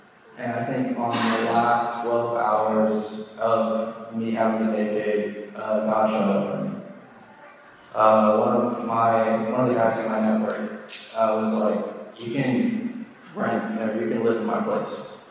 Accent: Salt Lake City, Utah, United States; Like, I grew up, I'm from Salt Lake City, Utah. Like a lot of Mormons, I was raised Mormon

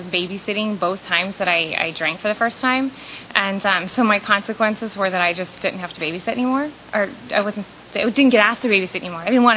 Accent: St. Louis, Missouri, United States; born there; I was born in St. Louis, Missouri, to two really fantastic parents

